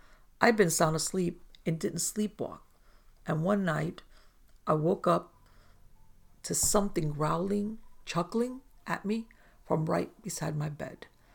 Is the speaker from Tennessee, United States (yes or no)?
yes; Tennessee, United States; I grew up on the Tennessee-Alabama-Georgia border west of Chattanooga. Not in the sticks, but definitely a rural area.